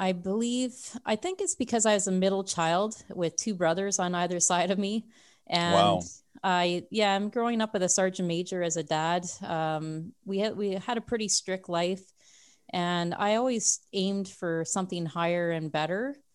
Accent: Saskatchewan, Canada; also born or lived in Calgary; I grew up in Saskatchewan and in Calgary. My dad was in the military

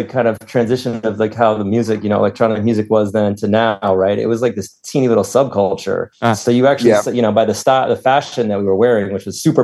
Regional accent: Cambridge, Massachusetts, United States; both from the Boston, Massachusetts area, from either side of the Charles River. I'm from Cambridge, and Charlie is from Brookline.

